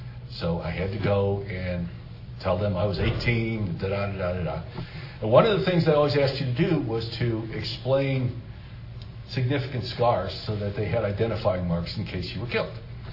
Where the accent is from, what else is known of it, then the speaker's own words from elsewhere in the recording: Wisconsin, United States; I grew up in a small town in Wisconsin, and the population of my hometown the year after I was born was 1,748 people.